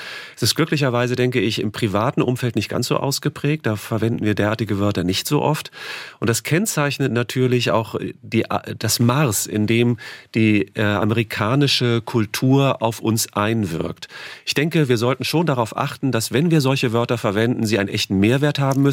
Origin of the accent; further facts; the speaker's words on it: Germany; sondern ich sage, so und so heiße ich bin Deutscher und so möchte ich angesprochen werden.